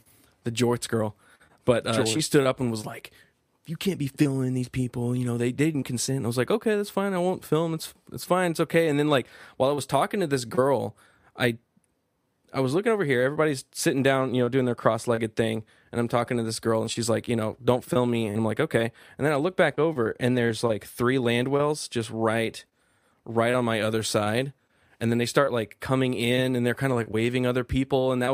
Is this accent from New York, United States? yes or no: no; Texas, United States; I mean, I'm Texan.